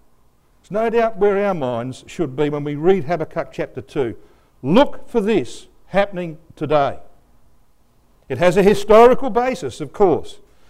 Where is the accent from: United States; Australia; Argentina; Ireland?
Australia; Your speaker tonight is a brother of the land of Australia. Got that? I'm not an American. You can tell that by my accent.